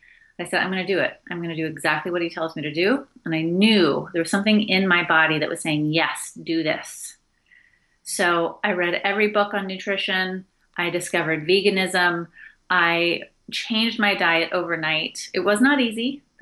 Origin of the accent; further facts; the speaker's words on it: Portland, Oregon, United States; My parents were like back to the landers. They bought an old farm. I grew up outside of Portland, Oregon.